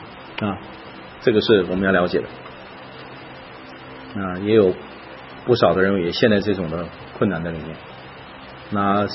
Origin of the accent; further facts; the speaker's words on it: China; 我特别对我们中国人，我知道很多人的感情因素不能接受，但是这是事实。